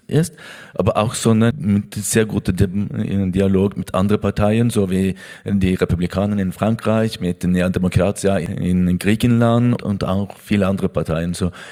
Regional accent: Norway; German is a second language; ich bin Norweger.

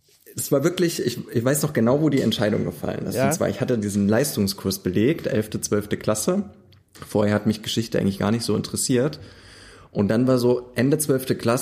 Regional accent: Leipzig, Saxony, Germany; ich komme ja aus Leipzig

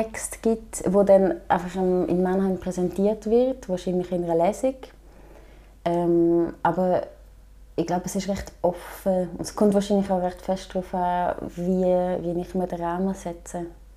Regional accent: Chur, Graubünden, Switzerland; so mit Grounding in Chur zu sein, wo ich aufgewachsen bin, und, also in diesem Kanton.

